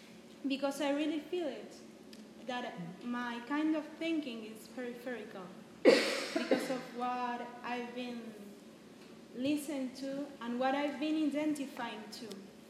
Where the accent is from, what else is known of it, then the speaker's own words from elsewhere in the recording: Argentina; English is a second language; moved away; So when I was coming here from Argentina, where I come from, I had a lot of preconceptions about Europe and about dancing in Europe.